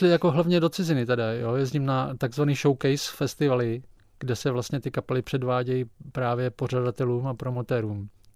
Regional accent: Valašské Meziříčí, Zlín Region, Czechia; já jsem původně z Valašského Mezříčí

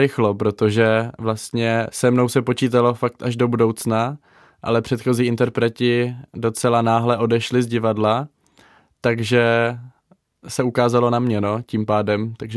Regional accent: Moravia, Czechia; No, já jsem z Moravy a no?

